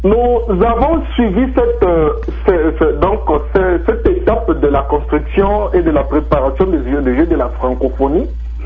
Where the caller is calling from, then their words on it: Lubumbashi, Haut-Katanga, DR Congo; Je viens depuis la ville de Lubumbashi.